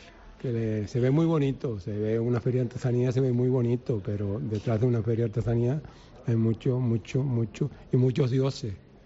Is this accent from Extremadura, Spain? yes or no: no; Canary Islands, Spain; Yo te digo, cuanto mayor me hago, más quiero a mi tierra.